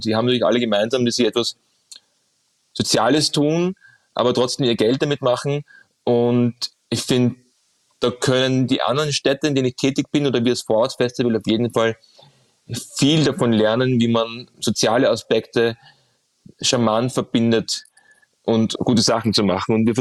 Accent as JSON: {"language": "German", "region": "Vienna", "country": "Austria", "said": "bin ich ja Wiener. Also bin nicht mehr so oft in Hamburg"}